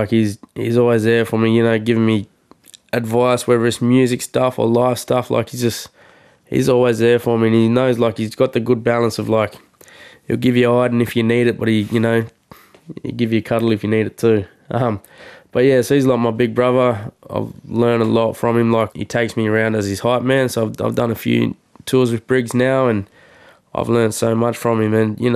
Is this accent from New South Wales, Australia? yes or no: yes; Nowra, New South Wales, Australia; So growing up in Nowra, like, school was a bit of a tricky spot for me, eh? Like, had a bit of trouble dealing with racism and whatnot